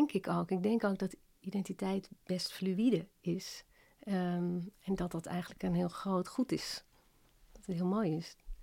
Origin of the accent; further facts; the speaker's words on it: Hengelo, Overijssel, Netherlands; also born or lived in The Hague / Het Gooi; Zo op mijn 12e verhuisde ik. Dus ik ben geboren in Den Haag, dan gingen we naar Hengelo. En op mijn 12e verhuisden we naar het Gooi.